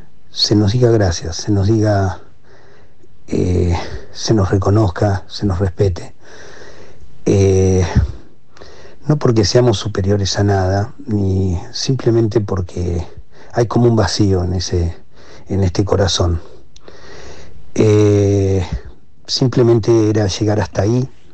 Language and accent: Spanish; La Plata, Buenos Aires Province, Argentina; nosotros somos originalmente de La Plata, la mayoría